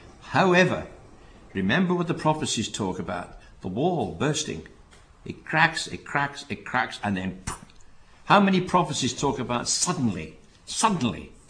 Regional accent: Wales, United Kingdom; I was brought up in South Wales for a period of time, right next to the great big steelworks there at Port Talbot.

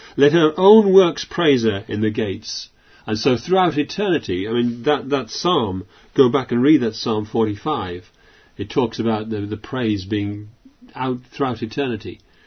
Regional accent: Yorkshire and the Humber, United Kingdom; born or raised there

